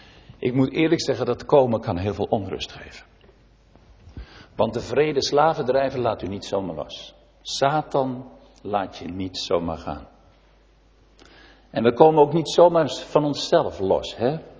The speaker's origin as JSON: {"language": "Dutch", "town": "Huizen", "region": "North Holland", "country": "Netherlands", "said": "Ik kom zelf uit Huizen."}